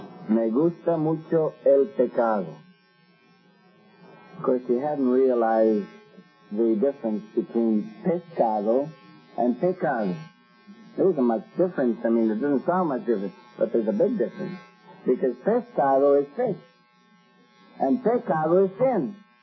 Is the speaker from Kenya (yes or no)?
no; Canada; born there; also born or lived in Venezuela; I'm not a Venezuelan. I was born in Canada.